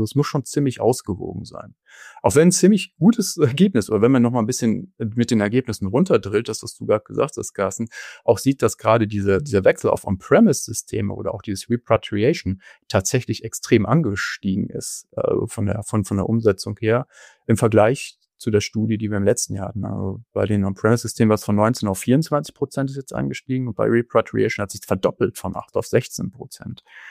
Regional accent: Berlin-Brandenburg, Germany; Ich komme ja aus der Region hier Berlin-Brandenburg.

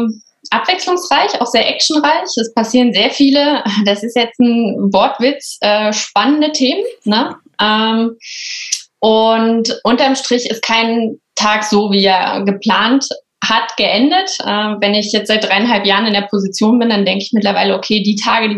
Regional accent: Bautzen, Saxony, Germany; now in Berlin, Germany; Genau, also ich habe schon immer an der Spree gewohnt. Ich komme aber aus einem kleinen W an der Spree, aus Bautzen und bin jetzt nach Berlin gezogen, also Wahlberlinerin, genau.

